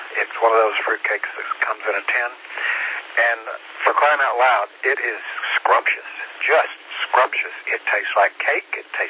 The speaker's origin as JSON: {"language": "English", "region": "Tennessee", "country": "United States", "tie": "born or raised there", "said": "But I worked for a jeweler in my hometown in Tennessee, who at Christmas time treated all of her employees to a fruitcake."}